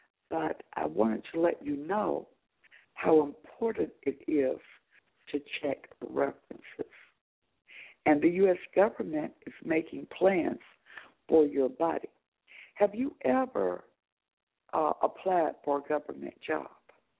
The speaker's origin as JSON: {"language": "English", "region": "Tennessee", "country": "United States", "tie": "born or raised there", "said": "in the town where I was raised in Tennessee."}